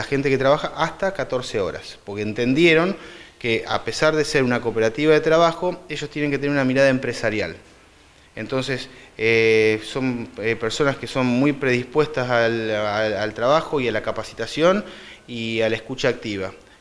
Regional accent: Argentina; no somos los argentinos la excepción de nada

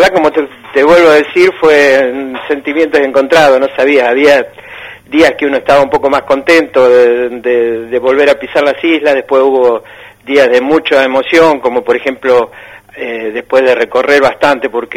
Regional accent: Rivas, Buenos Aires Province, Argentina; also born or lived in Rawson; porque en ese momento estaba viviendo en Rivas. Ajá. Yo en realidad soy nacido en Rawson, pero de chiquito estuve en Rivas

